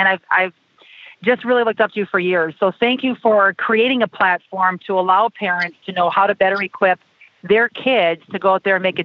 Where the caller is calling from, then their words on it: Tennessee, United States; Well, today I'm calling in from just north of Nashville, Tennessee here